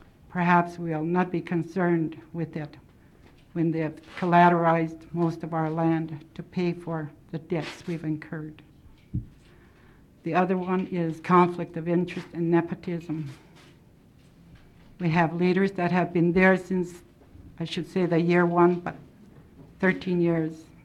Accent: Hoonah, Alaska, United States; now in Juneau, United States; I was raised not in Angoon, I was raised in Hoona and presently reside here in Juneau.

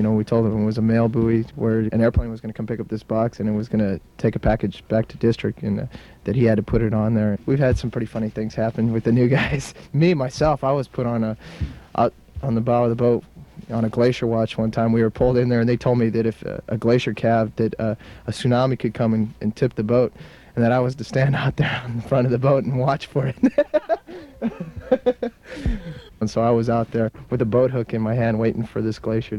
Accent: California, United States; now in Alaska, United States; I'm from California, and, you know, just being up in Alaska

